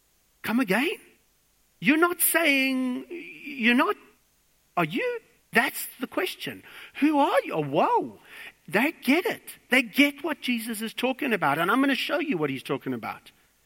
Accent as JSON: {"language": "English", "country": "South Africa", "lives_now": "Australia", "said": "I'm trying to be an Australian, but I come from South Africa"}